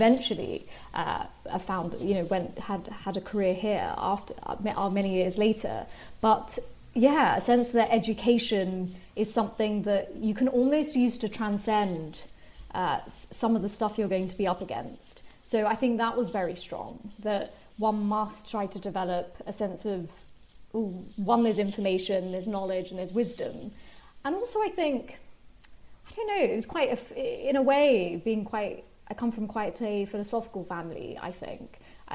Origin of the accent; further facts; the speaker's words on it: United Kingdom; born and bred in Britain, very kind of proud to be British, very proud to be Indian.